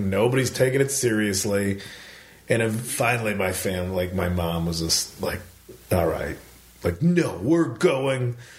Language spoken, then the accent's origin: English; Chicago, Illinois, United States; I grew up in Chicago, but tell me how Georgia got cold in the winter, Dave.